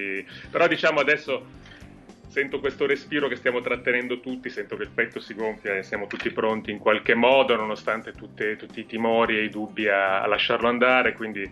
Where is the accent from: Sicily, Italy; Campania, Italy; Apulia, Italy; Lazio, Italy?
Campania, Italy; io sono campano di origine.